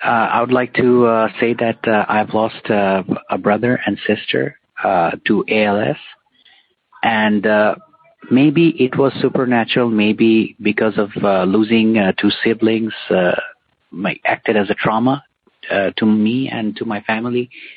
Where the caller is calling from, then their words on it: Bangladesh; I'm calling from Bangladesh.